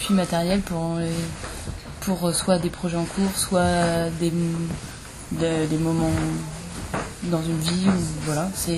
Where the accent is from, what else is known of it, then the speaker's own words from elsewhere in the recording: France; moi aussi, je viens de France.